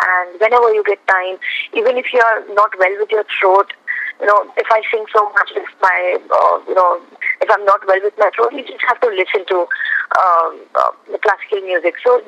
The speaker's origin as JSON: {"language": "English", "town": "Vadodara", "region": "Gujarat", "country": "India", "tie": "born or raised there", "second_language": "English", "lives_now": "Mumbai, India", "said": "I would fly down from Bombay to Baroda at my, like, you know, hometown. And in my hometown, and I would just get into the music class where I had learned."}